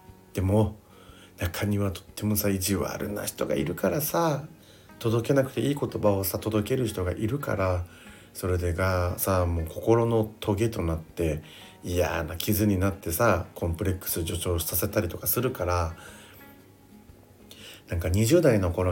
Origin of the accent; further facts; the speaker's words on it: Okinawa, Japan; 私も沖縄なんですって言って